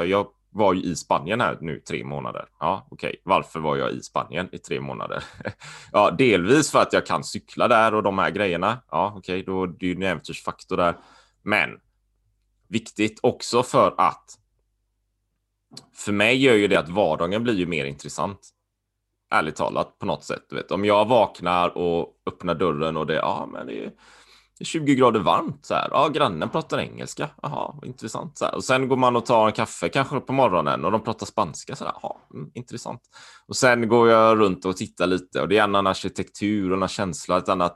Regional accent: Sweden; moved away; när jag är hemma i Sverige, då känner jag inte det.

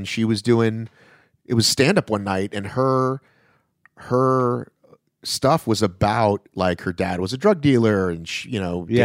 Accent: Atlanta, Georgia, United States; She's from San Francisco. I was from Atlanta.

